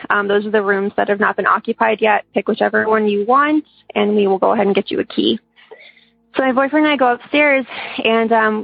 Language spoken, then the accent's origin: English; Chicago, Illinois, United States; I'm from Chicago originally, so my boyfriend wanted to take me somewhere where the leaves changed because he knew I missed fall.